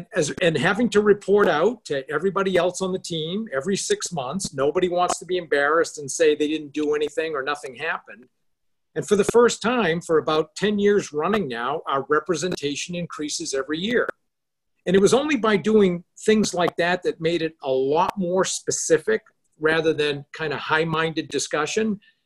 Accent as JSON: {"language": "English", "region": "New Hampshire", "country": "United States", "said": "not only am I white, but I'm old, I'm a former CEO, and I'm from New Hampshire."}